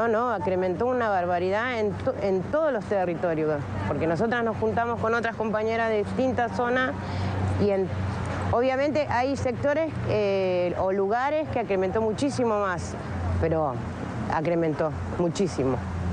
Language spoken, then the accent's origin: Spanish; Garín, Buenos Aires Province, Argentina; soy de Garín, Partido Escobar, soy referente de Zona Norte